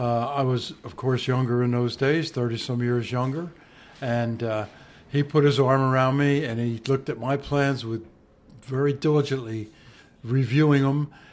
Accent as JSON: {"language": "English", "town": "Point Pleasant", "region": "New Jersey", "country": "United States", "tie": "born or raised there", "said": "Born and raised in New Jersey, in Point Pleasant, a town north of here, since I was 5 years old in Point Pleasant, yes."}